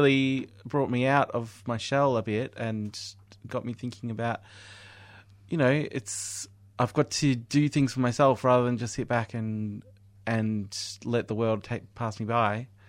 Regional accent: Moe, Victoria, Australia; No, I grew up in Gippsland in a town called Moe.

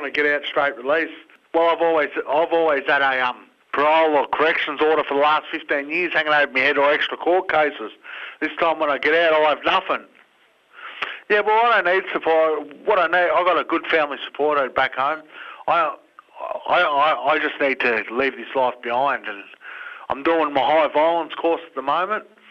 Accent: Mildura, Victoria, Australia; I'm from Mildura, which is Latchy Latchy country. I'm a Wiradjuri man from central New South Wales. My nan's a stolen generation Aboriginal woman.

